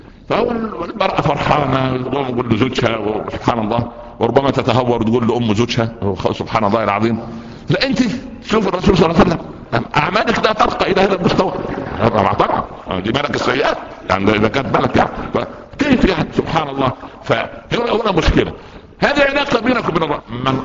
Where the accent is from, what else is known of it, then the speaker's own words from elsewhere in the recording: Upper Egypt, Egypt; عندنا في الصعيد